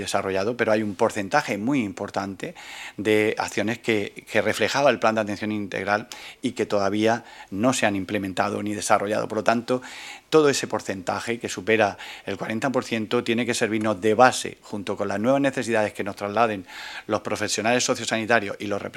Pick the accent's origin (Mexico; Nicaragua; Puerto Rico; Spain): Spain; porque somos ciudadanos españoles, somos ciudadanos europeos